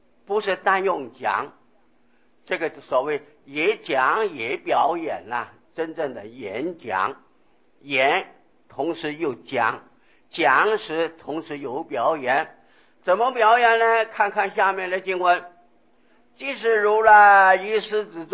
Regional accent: China; 印度人在那个时候的印度人不像我们中国人穿裤子啊

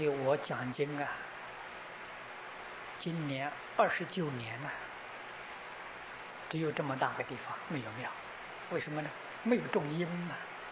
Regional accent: Taiwan; 我说很可惜，我从台湾来，台湾事情一样的不知道。

